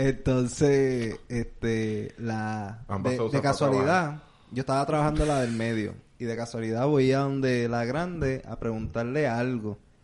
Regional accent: Connecticut, United States; yo vine de Connecticut.

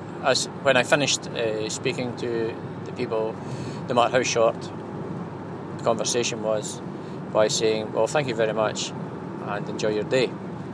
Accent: Scotland, United Kingdom; accent: Scots; that and not my broad Scots accent

